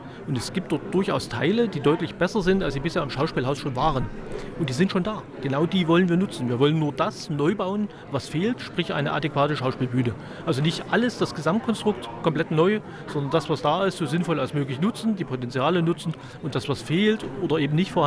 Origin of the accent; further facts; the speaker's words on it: Chemnitz, Saxony, Germany; ich bin selbst gebürtiger Karl-Marx-Städter, wenn man so will